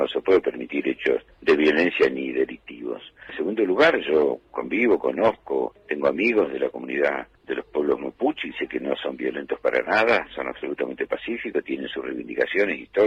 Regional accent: Argentina; de los pueblos originarios de lo que es la Argentina, de lo que somos los argentinos

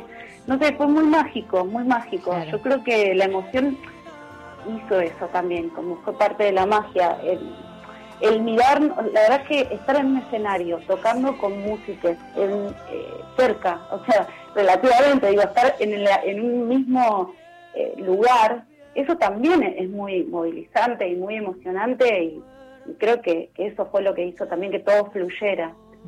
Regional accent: Argentina; yo como mujer argentina

